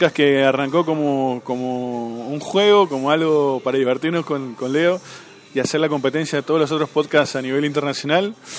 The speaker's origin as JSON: {"language": "Spanish", "region": "Buenos Aires", "country": "Argentina", "lives_now": "Mendoza, Argentina", "said": "Recuerdan que yo no soy mendocino. Bueno, soy de Buenos Aires, pero bueno, ya llevo varios años en Mendoza y me he hecho mendocino a la fuerza."}